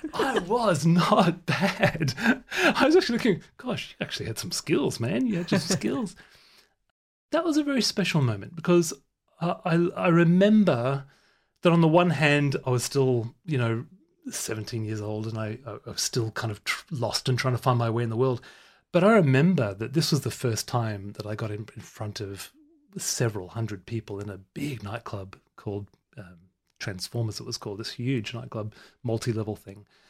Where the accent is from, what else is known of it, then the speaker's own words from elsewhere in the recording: Brisbane, Queensland, Australia; accent: English; I've got an English accent, even though I was born in Brisbane. So I'm beaten up in the schoolyard for being a pommy, even though I was actually born in Australia.